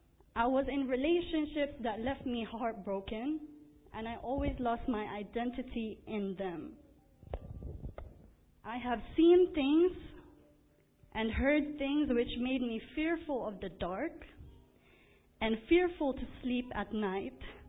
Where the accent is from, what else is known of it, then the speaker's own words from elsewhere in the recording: Philippines; I'm 22 years old, and I'm from the Philippines. I'm thankful to have come from a Christian family